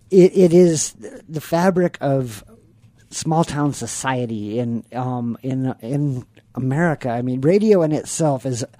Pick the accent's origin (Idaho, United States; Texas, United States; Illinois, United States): Illinois, United States; Chicago; And I grew up in Chicago, and there was just myriads of radio stations in every type of genre you could think of, radio.